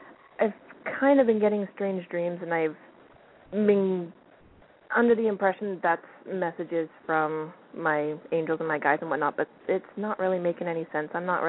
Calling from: Canada

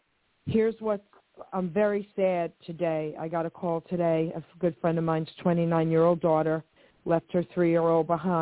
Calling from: New Jersey, United States; I'm calling from New Jersey.

